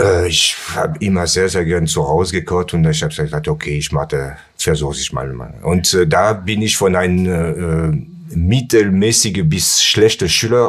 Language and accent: German; Pertuis, Provence-Alpes-Côte d'Azur, France; German is a second language; also born or lived in Nice; Ich bin in Aix-en-Provence geboren und dann nach Pertuis bin ich, also das ist ein kleines Kaff, der 20 Kilometer entfernt von Aix ist. Da bin ich groß geworden